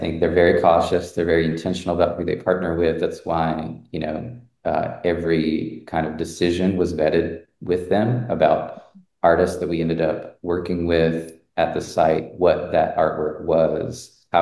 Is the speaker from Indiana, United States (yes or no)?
no; Mississippi, United States; I grew up in Mississippi, in which like there's a road there called the Natchez Trace